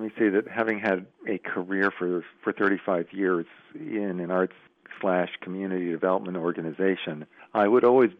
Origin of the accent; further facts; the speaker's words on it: Bethlehem, Pennsylvania, United States; people looking at me sadly that I was from Bethlehem, Pennsylvania, you know, kind of the poster child for industrial loss.